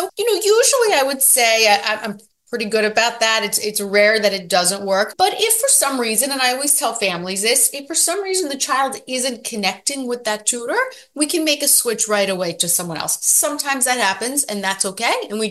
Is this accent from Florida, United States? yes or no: yes; Florida, United States; I grew up in Florida, and my mother started and ran a school for students with learning disabilities.